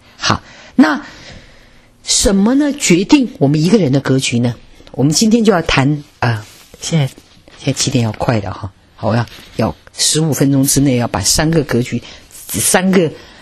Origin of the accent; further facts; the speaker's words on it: China; 有些人家有人看到我是中国人